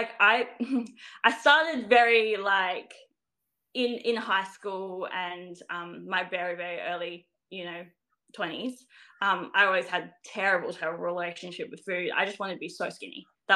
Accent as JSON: {"language": "English", "region": "South Australia", "country": "Australia", "said": "that's just, I guess, my screen name that everyone seems to know me as. But yes, I am a bodybuilder from South Australia. I'm 29."}